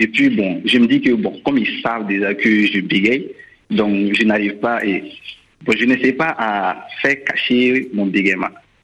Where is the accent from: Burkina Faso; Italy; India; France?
Burkina Faso; chez nous au Burkina, on dit, bon, si tu bégayes